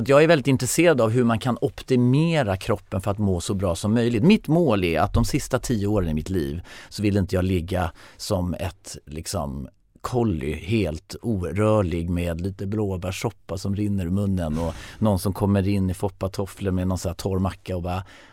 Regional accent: Karlshamn, Blekinge, Sweden; Där är jag uppvuxen på en bondgård i en sån här Astrid Lindgren-värld med 3 systrar och grisar och får och en get.

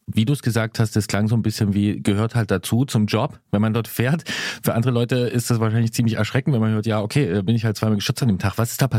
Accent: East Germany, Germany; Ich komme aber auch aus Ostdeutschland.

